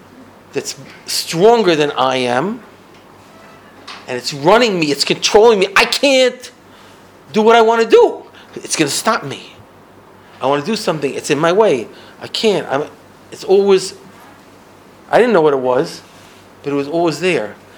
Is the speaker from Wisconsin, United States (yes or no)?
no; New York, United States; So I'm this kid. I'm growing up on Fifth Avenue.